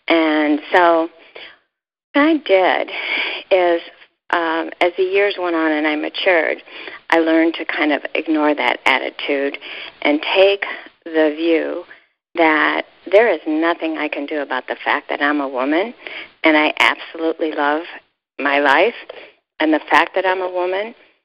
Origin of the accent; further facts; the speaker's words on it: Ohio, United States; I was brought up in Ohio and nobody exercised and all that.